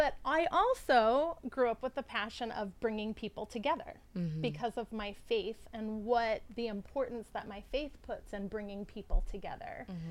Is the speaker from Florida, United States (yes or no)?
yes; Jupiter, Florida, United States; Because growing up in Jupiter, Florida, I was totally miseducated